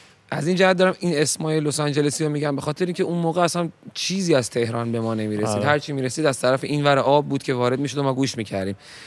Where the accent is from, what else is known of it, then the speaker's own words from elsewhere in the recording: Iran; حالا بگم من ایرانیم که خیلی چیز کلیه.